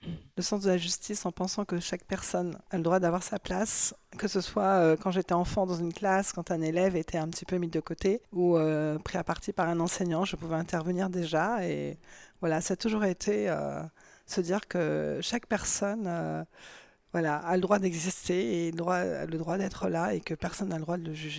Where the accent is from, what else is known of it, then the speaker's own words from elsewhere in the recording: Corsica, France; on est parti vivre là-bas, j'avais 3 mois, donc j'ai passé toute mon enfance en Corse, dans une île merveilleuse.